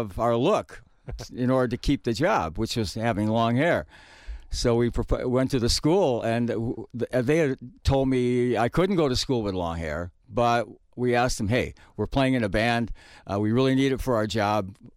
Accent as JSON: {"language": "English", "town": "Whitewater", "region": "Wisconsin", "country": "United States", "tie": "born or raised there", "said": "It all began, we grew up in Whitewater, Wisconsin, so we had the university there."}